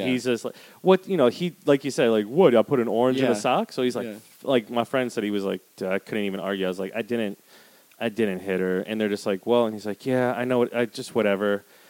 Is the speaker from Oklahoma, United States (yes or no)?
no; Wisconsin, United States; Like, I, you know, I'm from Wisconsin. We have blizzards, the occasional tornado, but that's a lot different.